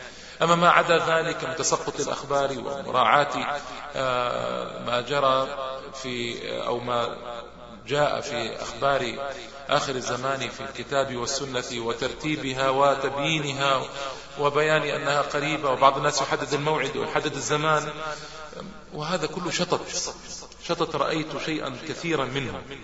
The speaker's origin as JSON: {"language": "Arabic", "region": "Hejaz", "country": "Saudi Arabia", "said": "خاصة عندنا بالحجاز"}